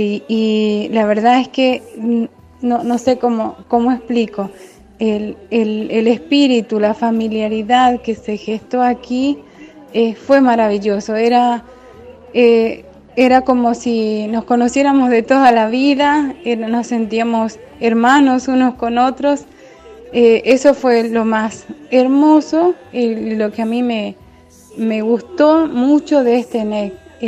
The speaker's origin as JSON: {"language": "Spanish", "town": "Puerto San Julián", "region": "Santa Cruz", "country": "Argentina", "said": "soy de Puerto San Julián, así que me tocó ser anfitriona"}